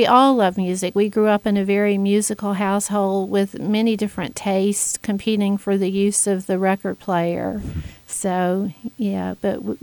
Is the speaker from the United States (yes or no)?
yes; South Carolina, United States; also born or lived in Georgia / Texas; I grew up in South Carolina and lived there, and also a little bit in North Carolina and a little bit in Georgia. So I was in the Southeast and then in Texas for 4 years